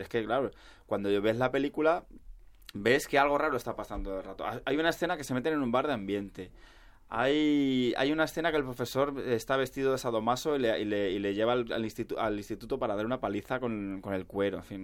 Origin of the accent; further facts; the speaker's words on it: Villanueva de los Infantes, Castilla-La Mancha, Spain; en mi pueblo, que es Villar de los Infantes